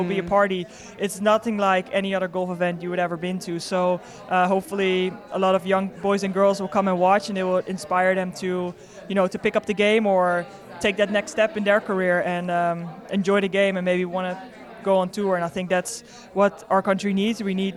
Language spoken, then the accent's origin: English; Netherlands; English is a second language; Obviously, we're in the Netherlands. It's my home country.